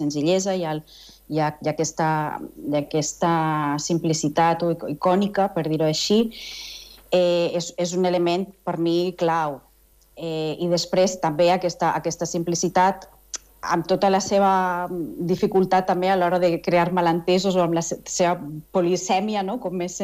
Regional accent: Valencian Community, Spain; Jo soc valenciana

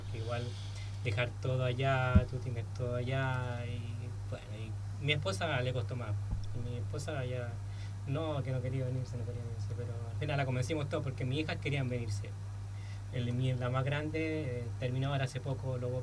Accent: Chile; moved away as an adult; llevo 5 años ya acá. Yo más que nada me vine desde Chile, yo trabajaba bien en Chile

